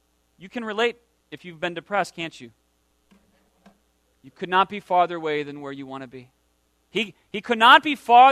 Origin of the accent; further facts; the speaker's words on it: South Dakota, United States; There's a great scene from the movie Dances with Wolves, you know, filmed back in my home state, South Dakota.